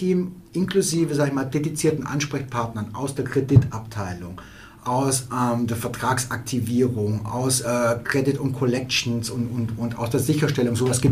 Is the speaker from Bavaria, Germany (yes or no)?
no; Baden-Württemberg, Germany; ich komme aus dem Schwoberländle.